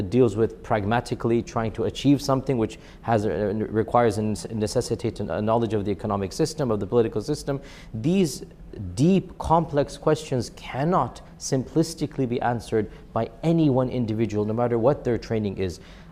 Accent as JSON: {"language": "English", "country": "United States", "said": "I'm an American, I'm my ethnicity, my parents are Pakistani, my grandparents are Indian, I have all of this, alhamdulillah, but I'm also a Muslim."}